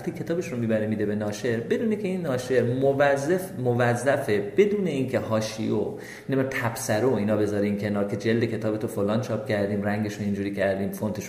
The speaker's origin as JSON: {"language": "Persian", "country": "Iran", "moved": "yes", "said": "من از ایران به خاطر جریانات 88 شد و از ایران اومدم بیرون"}